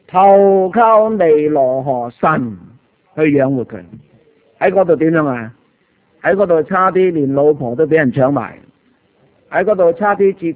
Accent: Guangdong, China; 所谓我们广东人说做嘢呢就叫搵食嘛，我们的职业叫搵食嘛

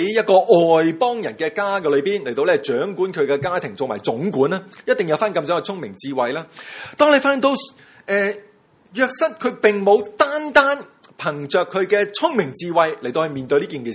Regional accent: Hong Kong; 如果用我们香港人的说话叫做心花怒放的

